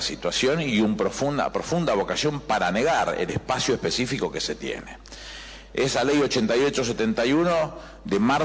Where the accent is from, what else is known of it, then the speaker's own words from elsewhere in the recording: Argentina; durante buena parte de nuestra vida como argentinos